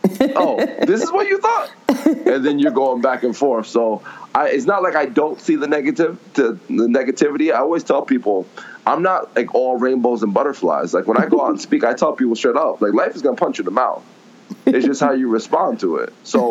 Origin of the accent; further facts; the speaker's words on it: New Jersey, United States; I'm from New Jersey, but yet I've seen you 3 times, 4 times already